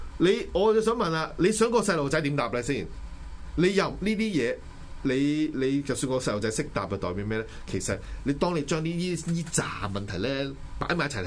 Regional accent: Hong Kong; 要搞到我哋做乜要搞我哋香港人咁样咧？

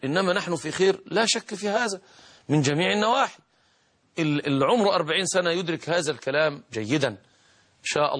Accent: Egypt; في بلادنا مصر من 50 أو من 40 سنة أو من 30 سنة

